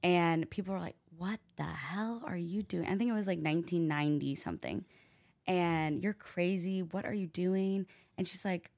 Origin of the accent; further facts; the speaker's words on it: Fayetteville, Arkansas, United States; I was raised in Fayetteville.